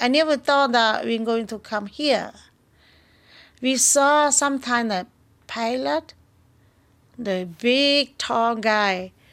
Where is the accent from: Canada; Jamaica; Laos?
Laos; moved away as an adult; now in Missoula, United States; We are from Laos. We live in Missoula now. Missoula, Montana.